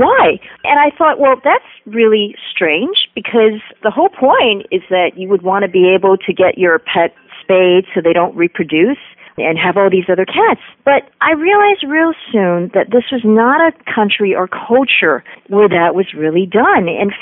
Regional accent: United States; also born or lived in Taiwan; I grew up in the United States, and I do consider myself more or less, you know, completely American.

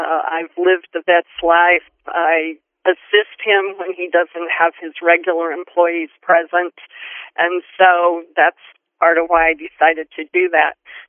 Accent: Colorado, United States; I grew up in Colorado. I love the state. I lived on a cattle ranch outside of a very small town that's close to the Continental Divide.

